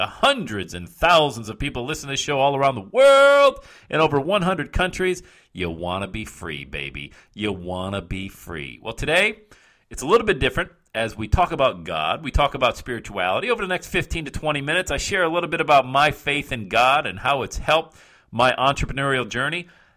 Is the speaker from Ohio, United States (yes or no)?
yes; Cincinnati, Ohio, United States; He went and planted a church here in the Loveland area, my hometown here in Cincinnati.